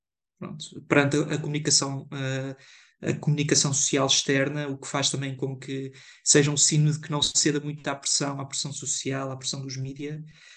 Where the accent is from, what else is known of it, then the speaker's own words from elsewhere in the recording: Figueira da Foz, Coimbra, Portugal; tenho 26 anos, sou natural da Figueira da Foz.